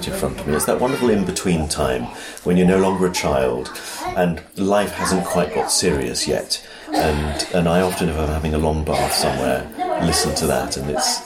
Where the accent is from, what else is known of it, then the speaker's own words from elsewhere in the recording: Lowestoft, East of England, United Kingdom; We're both boys from Lowestoft.